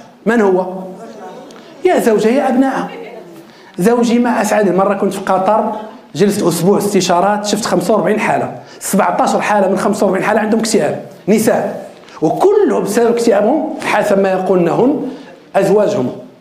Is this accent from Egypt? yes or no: no; Morocco; وكثير من الدورات هنا عندنا في المغرب تقام